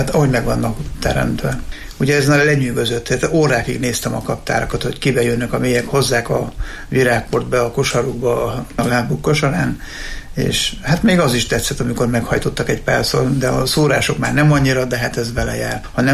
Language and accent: Hungarian; Ősagárd, Nógrád, Hungary; Őrsegárdon egy kis faluban, délnógrádi kis falu, szíven evangélikus faluban nőttem fel